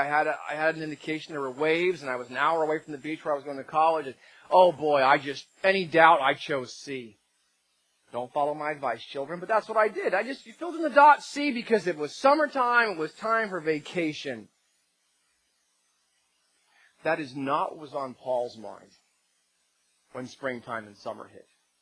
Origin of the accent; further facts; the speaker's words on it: New Jersey, United States; And growing up in New Jersey, I used to get spring fever bad